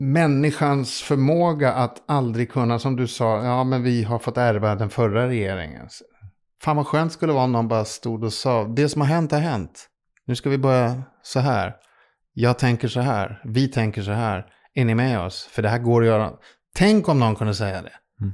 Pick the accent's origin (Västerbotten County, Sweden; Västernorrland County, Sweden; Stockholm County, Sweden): Stockholm County, Sweden; Stockholm; Så att jag har bott i Vasastan och Rörstrands, alltså Birkastan i hela mitt liv.